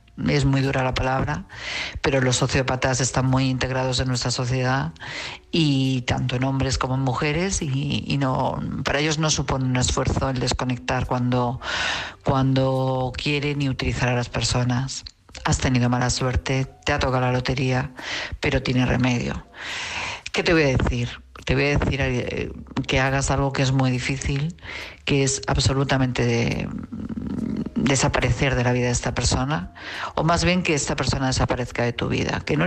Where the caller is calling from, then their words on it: Madrid, Community of Madrid, Spain; de Madrid.